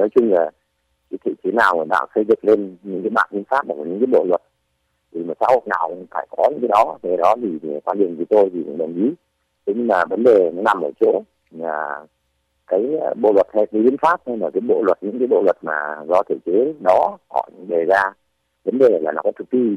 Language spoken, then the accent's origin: Vietnamese; Northern Vietnam, Vietnam; tôi là một người sinh ra và lớn lên ở miền Bắc